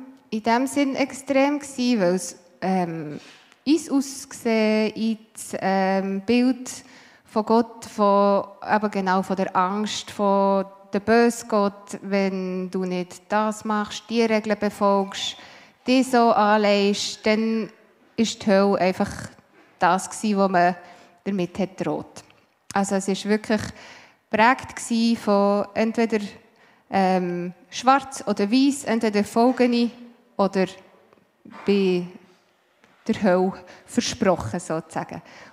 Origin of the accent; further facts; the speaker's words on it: Bern, Switzerland; ich bin aufgewachsen im Oberaargau. Es ist gerade an der Grenze vom Emmental, hat also nichts mit Aargau zu tun. Es ist immer noch Kanton Bern. Und sehr abgelegen auf einem Bauernhof.